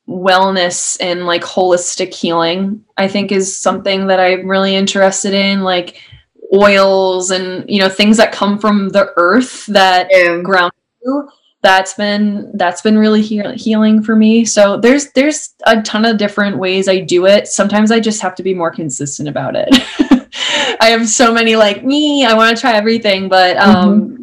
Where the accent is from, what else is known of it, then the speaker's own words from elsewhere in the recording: Boston, Massachusetts, United States; now in Charlotte, United States; I was from Boston and it's cold up there a lot of the time. And down here, mm-hmm. I'm able to be outside more. I'm outside of Charlotte right now.